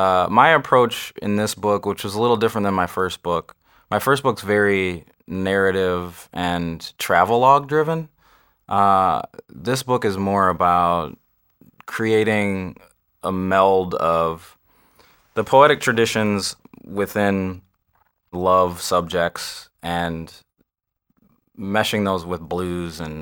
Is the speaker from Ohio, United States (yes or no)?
yes; Toledo, Ohio, United States; moved away as an adult; also born or lived in New York; but I was born in Toledo and was there till I was about 22.